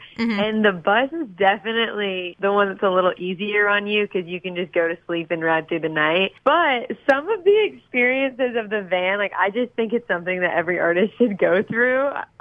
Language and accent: English; Georgia, United States; And we're calling them the Georgia only shows because I obviously had to come back to my home state.